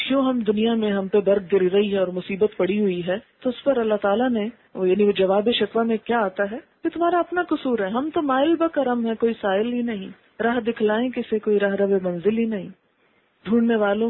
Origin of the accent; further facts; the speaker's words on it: Pakistan; جیسے ہم پاکستانی ہیں، پاکستان ہمارا وطن ہے، ہمیں پاکستان آنے سے کوئی چیز روک نہیں سکتی، یہاں رہنے سے کوئی چیز روک نہیں سکتی